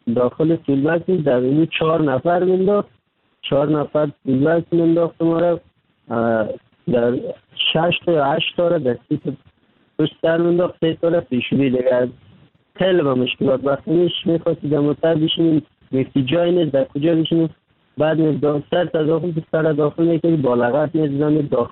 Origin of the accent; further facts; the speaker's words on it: Kabul, Afghanistan; now in Turkey; در مدت 3 سال میشه ترکیه آمدم، از افغانستان 3 سال میشه رکن سیدنم ترکیه هستم. اما از افغانستان آمدم طرف پاکستان آوردم، رو آمدم از کابل آمدم